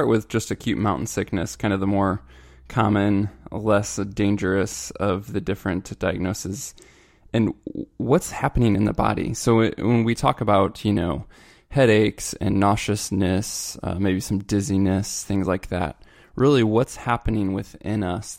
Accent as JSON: {"language": "English", "region": "Missouri", "country": "United States", "said": "So I'm from Missouri."}